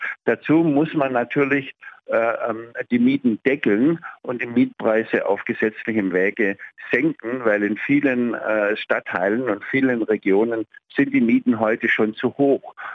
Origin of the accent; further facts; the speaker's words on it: Stuttgart, Baden-Württemberg, Germany; now in Berlin, Germany; Also ich bin ja aus Stuttgart.